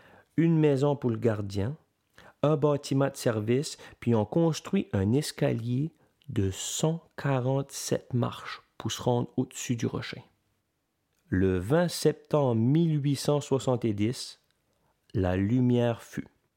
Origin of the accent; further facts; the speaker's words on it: L'Étang-du-Nord, Quebec, Canada; je suis originaire de l'Étendue-Nord. C'est une petite communauté aux îles de la Madeleine.